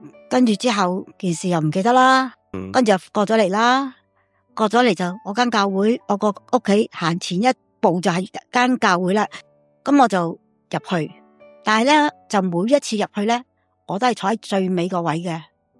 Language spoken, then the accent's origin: Cantonese; China; 我哋本身一个中国人咧